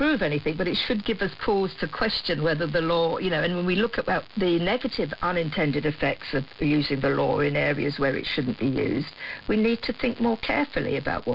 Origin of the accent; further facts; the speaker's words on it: India; now in United Kingdom; I'm Indian, and my parents came over to Britain in the early 60s at a time when there were these notices up, as Anne said.